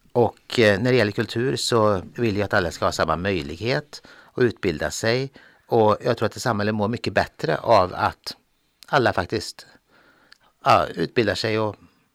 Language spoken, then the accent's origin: Swedish; Skara, Västra Götaland County, Sweden; now in Gällivare, Sweden; och har bott i Gällivare sedan 2019. Och till vardags så arbetar jag som museiintendent, och ursprungligen så kommer jag från Skara.